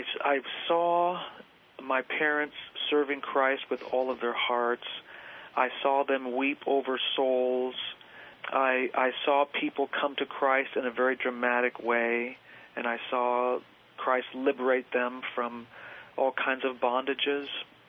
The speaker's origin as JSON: {"language": "English", "country": "Argentina", "tie": "born or raised there", "also_born_or_lived": "Costa Rica", "said": "I was raised in South America. My folks were missionaries in Argentina."}